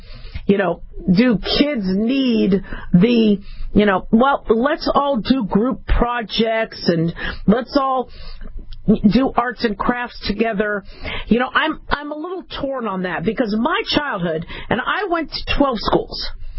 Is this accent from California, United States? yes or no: no; Arizona, United States; we grew up in Arizona, so we had to learn how to square dance.